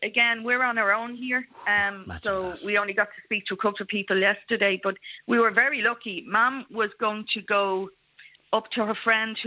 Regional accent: Dublin, Leinster, Ireland; I'm coming from Dublin and especially from the Liberties area and the Tenters area, very realistic.

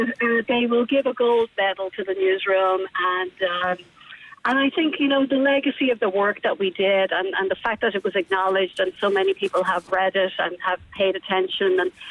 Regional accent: Ballymun, County Dublin, Ireland; now in United States; I grew up in Ballymun, and I have to give very great credit to my family

